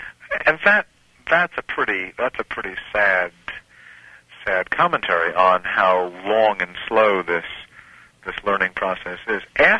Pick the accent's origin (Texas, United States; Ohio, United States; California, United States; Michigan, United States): California, United States; in some states like my home state of California, they did pretty well